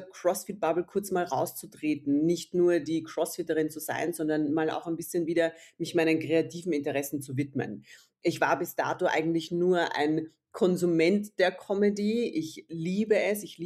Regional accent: Austria; Ich bin aus Österreich, bin jetzt 36.

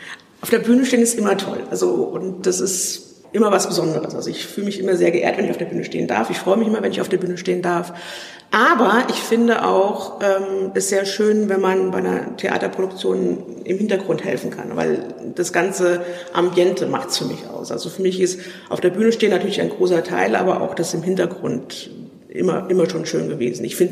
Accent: Aschaffenburg, Bavaria, Germany; ich komme aus Aschaffenburg ursprünglich

